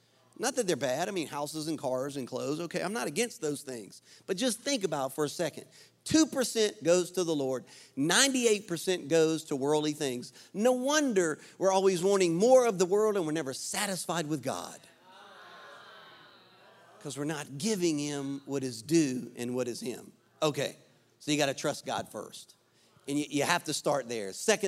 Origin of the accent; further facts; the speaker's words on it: Louisiana, United States; When we were dating, I'm a Cajun, so I like to eat. I eat stuff out of ditches, okay?